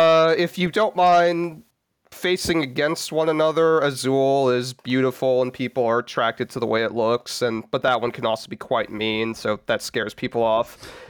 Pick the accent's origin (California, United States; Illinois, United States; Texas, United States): California, United States; I come from SoCal.